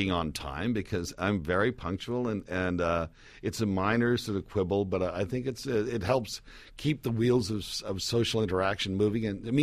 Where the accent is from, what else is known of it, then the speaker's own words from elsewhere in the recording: Canada; I'm from Canada, where it's far less prevalent there.